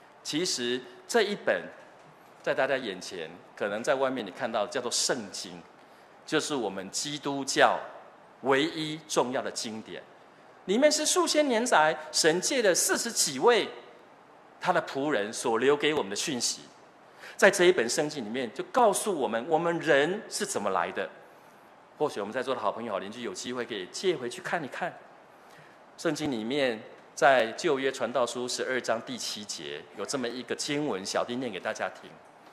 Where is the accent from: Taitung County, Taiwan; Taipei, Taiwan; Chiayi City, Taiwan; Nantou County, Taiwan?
Chiayi City, Taiwan; Chiayi; 我是从嘉义市来的。如果我到国外去，我当然不会讲嘉义市，因为人家根本不知道嘉义在哪里。我会说我是从台湾来的。